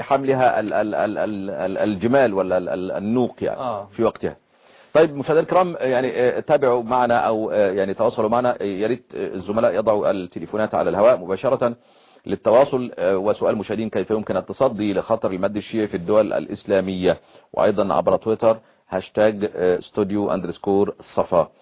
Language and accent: Arabic; Egypt